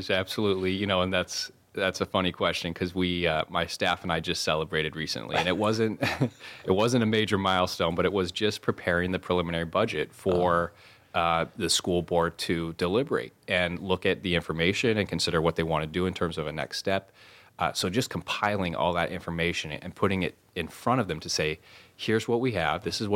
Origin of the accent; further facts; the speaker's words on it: Kodiak Island, Alaska, United States; My wife and I came over from Kodiak Island, where both of us kind of grew up